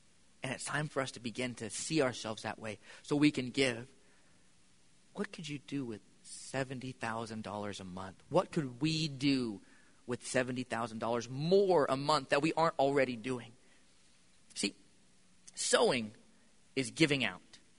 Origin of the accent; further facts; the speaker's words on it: United States; I'm American, and I'm born offensive.